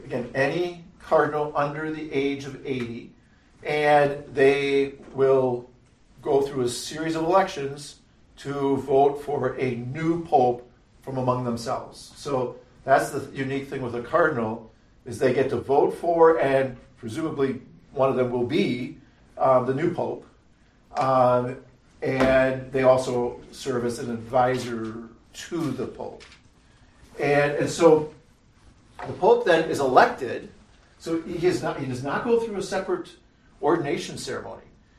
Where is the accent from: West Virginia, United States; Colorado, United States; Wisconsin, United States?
Wisconsin, United States; And so, like, you know, my home state is Wisconsin.